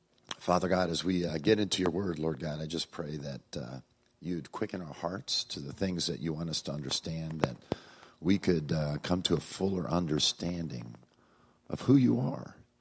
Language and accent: English; New York, United States; You know, when I was a kid, I was raised in New York State, and one of my goals was to make my dad proud.